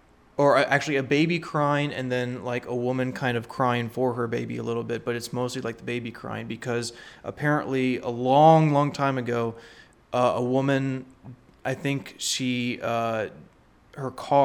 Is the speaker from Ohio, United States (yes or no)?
yes; Ohio, United States; And there's actually a story that is really close to my hometown in Ohio.